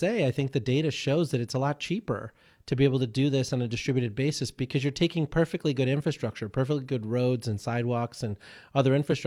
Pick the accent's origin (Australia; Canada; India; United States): India; born there; when you think about where I was born in India